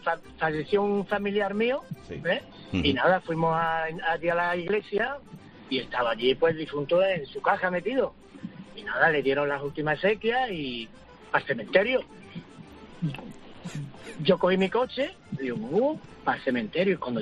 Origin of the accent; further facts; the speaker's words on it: San Fernando, Andalusia, Spain; Fíjate tú, yo soy de San Fernando.